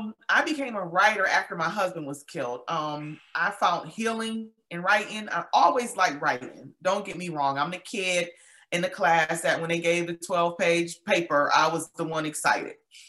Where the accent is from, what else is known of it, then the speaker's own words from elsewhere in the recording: Buffalo, New York, United States; now in Georgia, United States; And yes, I was born and raised in Buffalo. I'm in Georgia now.